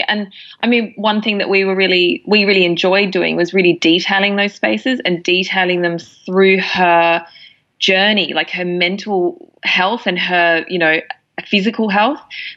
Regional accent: Australia; when you're growing up in Australia feels really remote.

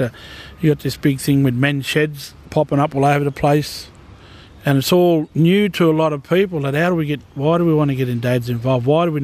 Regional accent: Moree, New South Wales, Australia; when I grew up in Moree there

